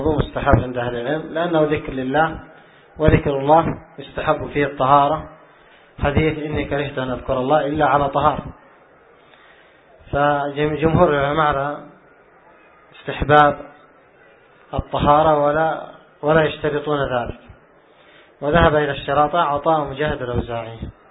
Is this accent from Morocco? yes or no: no; Yemen; ولا عندنا في اليمن حتى العوام يصلون السنة لكن سريعا يخففونها